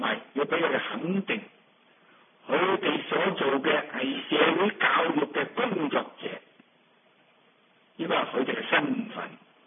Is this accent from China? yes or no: yes; China; 三劫为蔽色身，我哋中国人讲嘅玉皇大帝啊